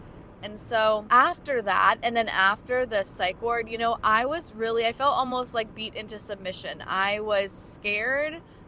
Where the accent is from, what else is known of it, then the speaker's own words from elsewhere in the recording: San Luis Obispo, California, United States; now in San Francisco, United States; And I'm driving right now from my hometown, San Luis Obispo, to San Francisco, where I currently live.